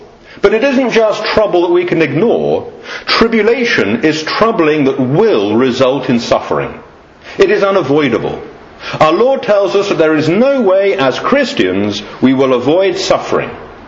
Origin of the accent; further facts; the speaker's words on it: England, United Kingdom; We are English, and we have, hopefully, the stiff upper lip